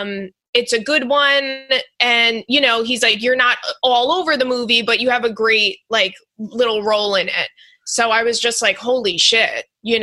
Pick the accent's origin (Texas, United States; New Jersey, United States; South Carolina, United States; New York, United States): New York, United States; Long Island; you would be perfect for this, you know, because I'm from Long Island.